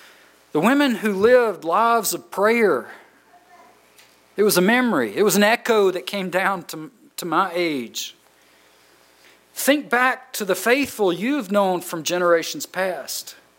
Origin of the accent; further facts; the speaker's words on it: Georgia, United States; I remember growing up in Georgia, it can get hot in the summertime.